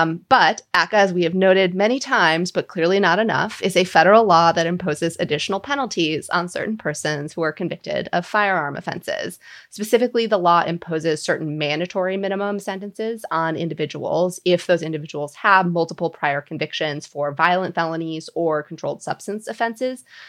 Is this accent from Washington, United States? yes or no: no; Minnesota, United States; I grew up in Minnesota.